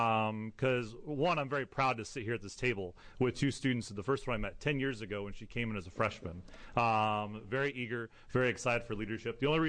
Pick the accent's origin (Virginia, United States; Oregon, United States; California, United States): Oregon, United States; Sutherlin; from Sutherland, Oregon.